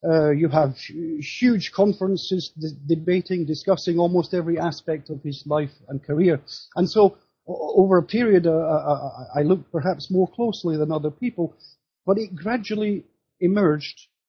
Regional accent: Scotland, United Kingdom; Well, I'm originally from Scotland, and as a youth, and later, especially during my studies in London

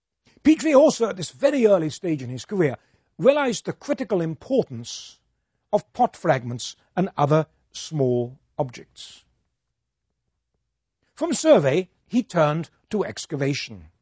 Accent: England, United Kingdom; if I may say so as an Englishman or a former Englishman

